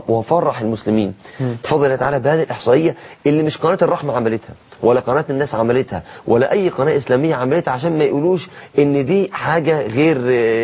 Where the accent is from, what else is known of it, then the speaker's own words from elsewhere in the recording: Egypt; الجهاد كان زمان الجيش عندنا في مصر اسمه الجهادية